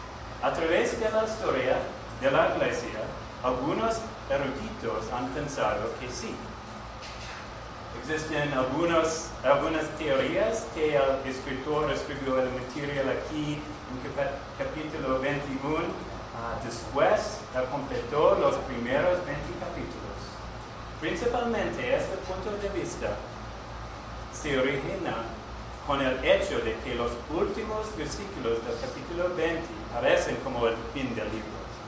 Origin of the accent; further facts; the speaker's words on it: Australia; Spanish is a second language; Desde mi niñez en Australia, me he gustado leer.